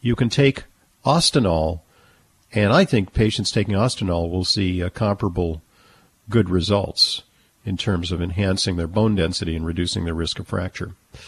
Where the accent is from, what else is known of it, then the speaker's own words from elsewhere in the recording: California, United States; I'm from Southern California, so we have a place called Arcadia.